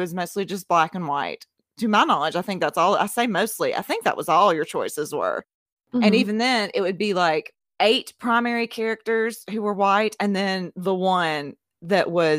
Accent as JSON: {"language": "English", "region": "the South", "country": "United States", "said": "I'm not from a family full of races, but I am from the South."}